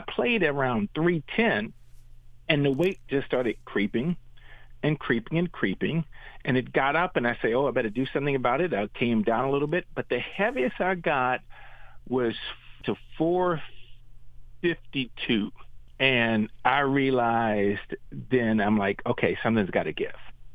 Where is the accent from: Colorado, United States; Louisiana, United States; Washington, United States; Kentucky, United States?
Louisiana, United States; Well, you know, growing up in Louisiana, everybody sits in the kitchen.